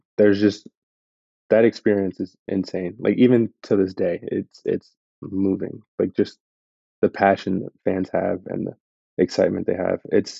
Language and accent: English; Camden, New Jersey, United States; So I'm originally from Camden, New Jersey. That's in South Jersey.